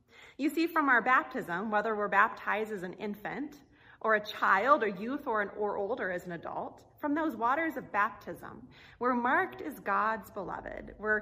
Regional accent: Nebraska, United States; now in Michigan, United States; You see, I'm from Nebraska originally, the great Cornhusker state, the state with lots of corn and cattle and other crops, and finding bodies of water is a little bit fewer and far between than what we have so plentifully here in Michigan.

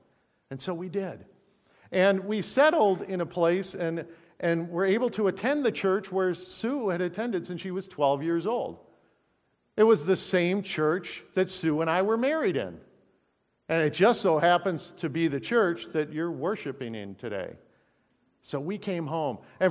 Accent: Detroit, Michigan, United States; I grew up in Southeast Michigan. I finished junior high and high school in the city of Detroit. I went to Detroit Public Schools.

